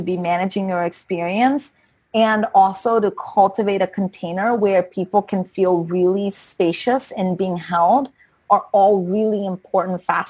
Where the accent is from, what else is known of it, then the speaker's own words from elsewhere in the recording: Brazil; I grew up Catholic. I'm from Brazil, so I grew up Catholic, but I actually got into Wicca when I was 7 years old